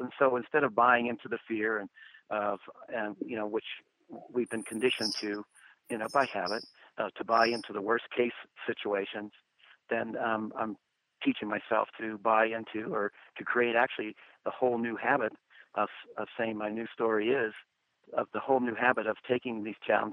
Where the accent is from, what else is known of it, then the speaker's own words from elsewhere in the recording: Pennsylvania, United States; No, I was raised in Pennsylvania, Western Pennsylvania.